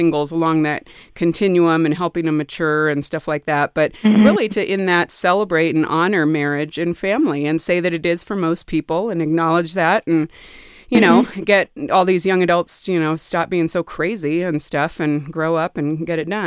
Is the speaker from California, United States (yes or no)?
yes; California, United States; I'm from the Bay Area originally.